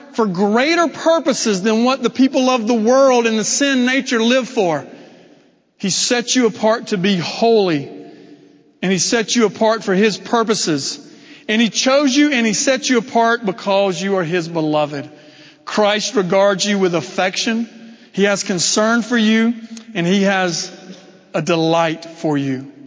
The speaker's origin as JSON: {"language": "English", "region": "Georgia", "country": "United States", "tie": "born or raised there", "said": "I grew up in Middle Georgia, the picking."}